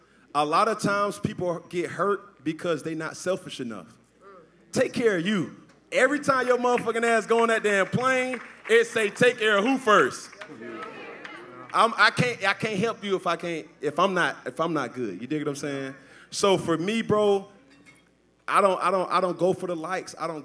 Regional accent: Atlanta, Georgia, United States; Like, I'm from Atlanta, Georgia. I say that shit proudly.

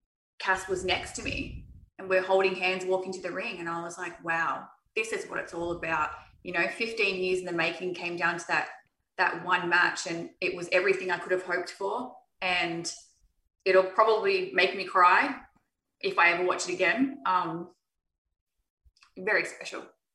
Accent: Australia; You are correct, sir. Three Aussies.

